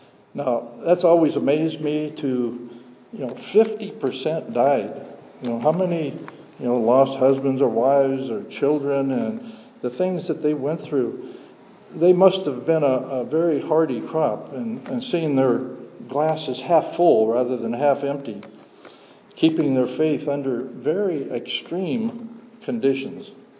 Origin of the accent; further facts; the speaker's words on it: Salem, Massachusetts, United States; born there; Now, I was born in Salem, Massachusetts